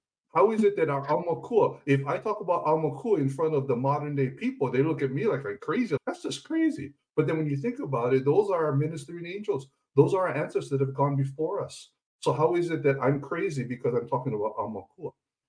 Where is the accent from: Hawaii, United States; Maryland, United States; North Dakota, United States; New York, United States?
Hawaii, United States; as a Hawaiian, that's kind of some of our ancestors teach us, right?